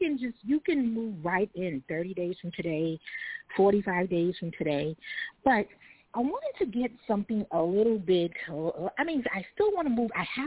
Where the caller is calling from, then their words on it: New York, United States; From New York.